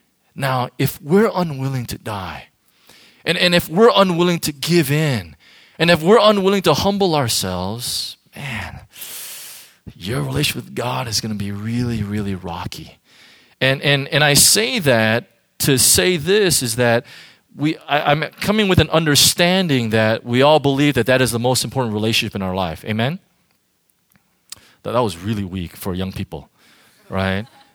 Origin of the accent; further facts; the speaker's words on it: United States; now in Hong Kong; having lived in Asia now for almost 10 years, one thing, and I love the fact that I'm American.